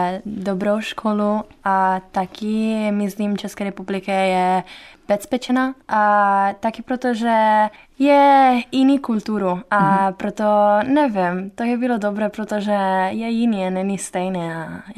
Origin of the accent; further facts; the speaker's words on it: Rome, Lazio, Italy; Czech is a second language; now in Ostrava, Czechia; Jsem z Itálie, asi jo, ale jsem z Římě.